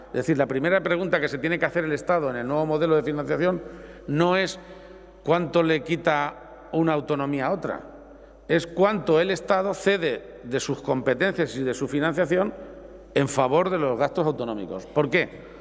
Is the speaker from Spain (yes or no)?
yes; Spain; Todos los derechos que tenemos como españoles tienen distintas divisiones